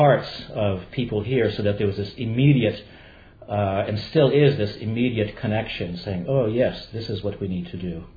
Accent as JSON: {"language": "English", "country": "Belgium", "moved": "yes", "lives_now": "Canada", "said": "I myself am the son of people who are refugees from Poland after the Second World War, and I moved from Belgium to Canada."}